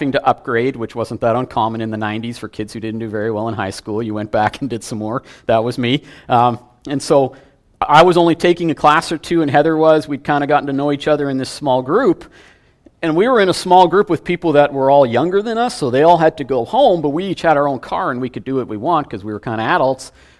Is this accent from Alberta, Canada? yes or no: yes; St. Albert, Alberta, Canada; We grew up in St. Albert, so we were rival high schools